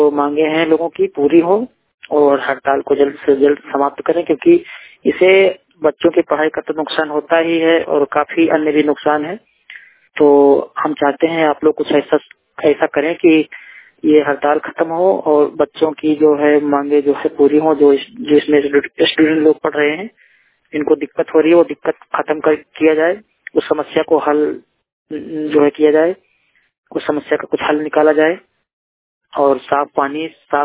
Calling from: Barabanki, Uttar Pradesh, India; दृष्टिहीन बाराबंकी से बात कर रहा हूँ, यूपी से।

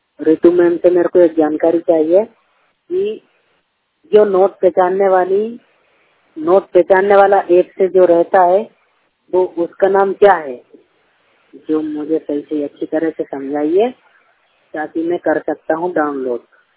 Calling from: Kesalwada, Madhya Pradesh, India; मेरा गांव का नाम है केसलवाड़ा और पोस्ट डिवटिया बिना गोविंदगंज बिना के अब्दुलगंज तहसील है गोरगंज जिला रायसेन है रायसेन राज्य मध्य प्रदेश से बात कर रहा हूँ।

